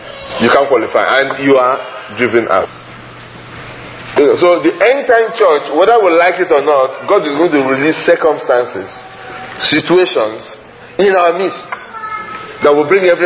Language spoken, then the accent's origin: English; Nigeria; born there; I'm from Zion. I was born in Nigeria. Then I am from Zion.